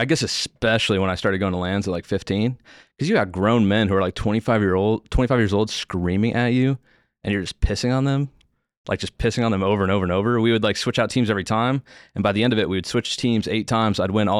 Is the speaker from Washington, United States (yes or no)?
yes; Seattle, Washington, United States; I'm originally from Seattle.